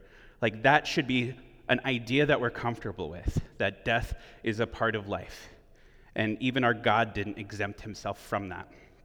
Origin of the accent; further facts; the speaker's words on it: United States; I think it's especially important for us as American Christians to be confronted with this idea of grief, because I feel like in the West, in the United States in particular, we really have an anemic grief process.